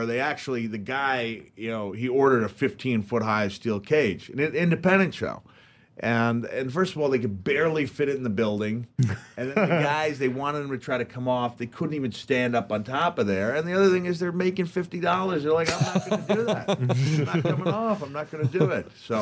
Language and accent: English; Memphis, Tennessee, United States; And growing up in Memphis, like you said, you would look at it, and how did you term it?